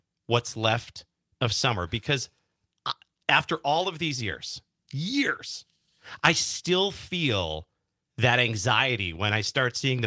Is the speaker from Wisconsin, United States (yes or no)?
yes; Plymouth, Wisconsin, United States; And I'm from Plymouth, Wisconsin, and I worked at a restaurant, a steakhouse